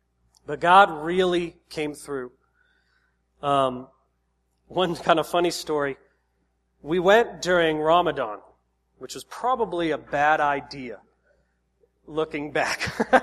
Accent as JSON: {"language": "English", "country": "United States", "tie": "born or raised there", "said": "And I just remember, you know, growing up in America, we have so much at our disposal."}